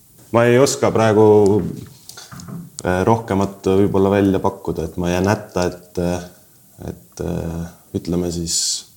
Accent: Saare County, Estonia; üles olen kasvanud Papissaare sadamas, täpselt seal sadamas, kus siis Vilsandipaat välja sõidab, mõõda munakivi teed olen oma koolipõlve käinud

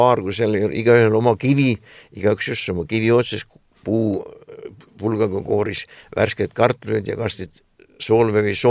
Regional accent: Saare County, Estonia; pärast uutes 3-4 kuud olen Tallinnas ja ülejäänud ajal on rohkem ikka Saaremaal oma kodus, kus nagu olen sündinud ja kasvanud

